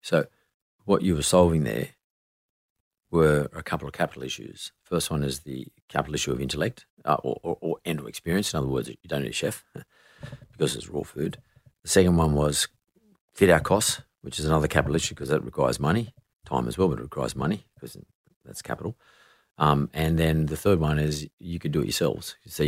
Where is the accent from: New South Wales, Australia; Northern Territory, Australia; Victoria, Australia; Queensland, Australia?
New South Wales, Australia; Punchbowl; I can say, oh, I grew up in Punch Bowl.